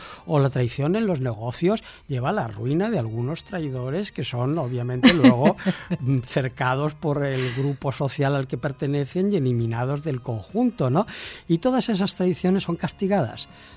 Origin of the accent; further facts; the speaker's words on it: Reinosa, Cantabria, Spain; yo soy de Reynosa